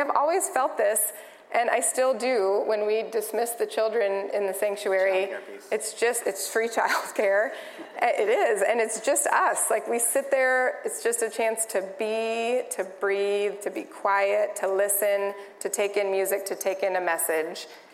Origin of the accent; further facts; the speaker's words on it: Chicago, Illinois, United States; I'm from Chicago, so like 50 degrees, that's still nice weather, you guys.